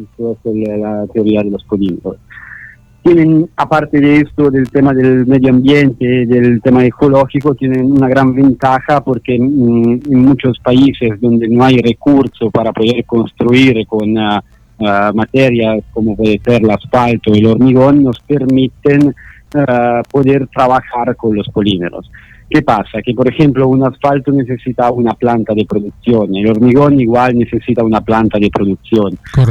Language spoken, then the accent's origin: Spanish; Italy; soy ingeniero civil, soy italiano y trabajo para una empresa española